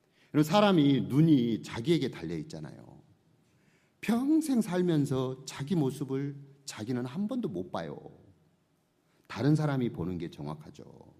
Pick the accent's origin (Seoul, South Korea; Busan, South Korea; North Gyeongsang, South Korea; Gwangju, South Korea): Gwangju, South Korea; 제 고향이 전라남도 광주예요.